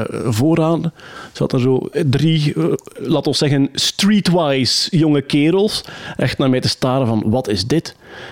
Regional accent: Wachtebeke, East Flanders, Belgium; Opgegroeid in Wachtebeek, plattelandsdorp. Gent was eigenlijk al echt aanpassen voor mij.

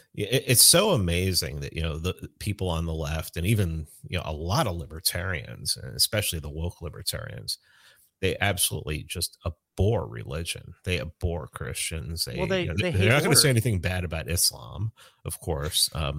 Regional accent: New York, United States; I mean, I grew up in a time in the Bronx when we didn't even really address race. It was, I got out of New York like right before Sharpton started his shit.

